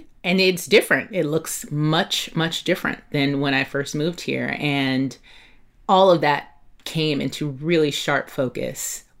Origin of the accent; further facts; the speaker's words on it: Los Angeles, California, United States; also born or lived in Catalina Island; she and I grew up mostly in South Los Angeles, which they call it now. That's a rebrand. Back then we called it South Central LA. And I also spent a large portion of my childhood on Catalina Island